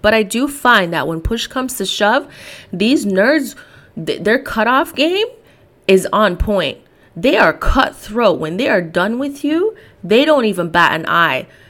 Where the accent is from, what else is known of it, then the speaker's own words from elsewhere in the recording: Jamaica; And I am Jamaican and, of course, Black.